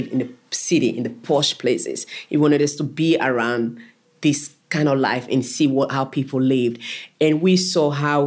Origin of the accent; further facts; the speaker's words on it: Freetown, Western Area, Sierra Leone; So we had that, and we grew up in Kisii, in Freetown, capital city, Freetown.